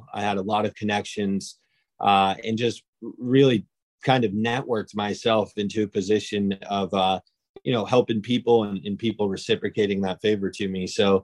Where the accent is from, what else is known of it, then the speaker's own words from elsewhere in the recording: Webster, Massachusetts, United States; I'm actually born and raised in Webster, Massachusetts. And if you know where that is, it's right on the border of Dudley, Mass.